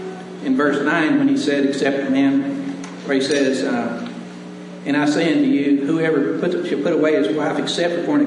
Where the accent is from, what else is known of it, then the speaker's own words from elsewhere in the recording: Allen, Texas, United States; from Allen, Texas.